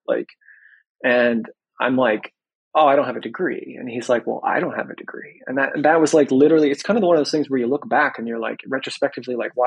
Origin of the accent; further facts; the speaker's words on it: Nebraska, United States; also born or lived in California; I was in California at the time. I grew up in Nebraska. But I had moved to California